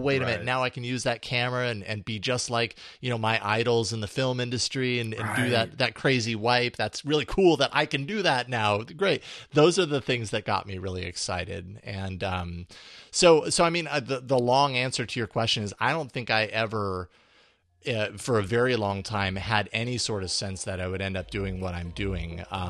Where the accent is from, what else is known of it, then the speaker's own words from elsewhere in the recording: Boise, Idaho, United States; I grew up in Boise, Idaho.